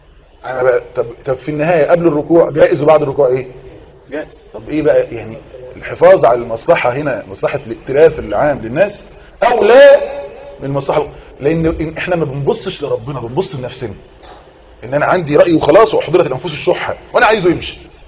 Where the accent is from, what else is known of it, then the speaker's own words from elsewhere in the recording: Egypt; احنا مثلا كمصريين